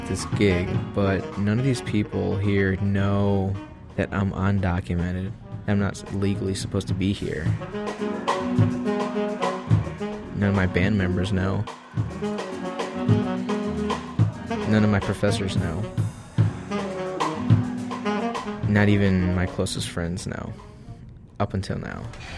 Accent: Elkhart, Indiana, United States; It's at Fly Traps, a restaurant here in downtown Elkhart, my hometown.

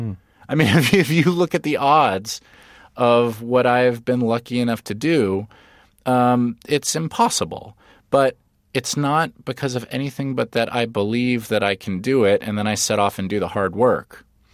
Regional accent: Los Angeles, California, United States; I grew up in L.A. I grew up in Los Angeles, California.

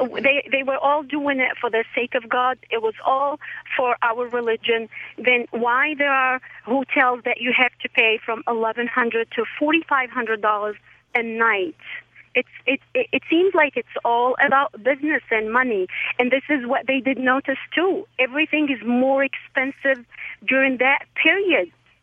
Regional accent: Algeria; now in Boston, United States; I'm originally from Algeria.

